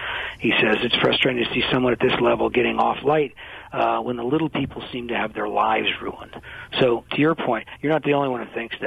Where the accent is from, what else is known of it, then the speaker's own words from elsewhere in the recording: California, United States; I'm from California, but before the Rodney King case and before the riot